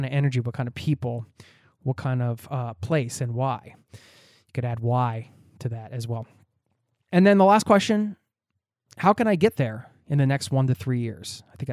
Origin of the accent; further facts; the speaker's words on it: United States; now in Norway; Nothing against my home country of the USA, but there were a lot of reasons why we chose this.